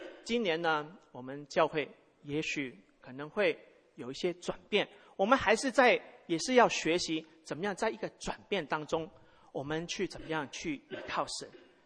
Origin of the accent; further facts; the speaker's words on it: Hong Kong; 我一年级的时候，我是从香港长大，我一年级的时候开始学英文哈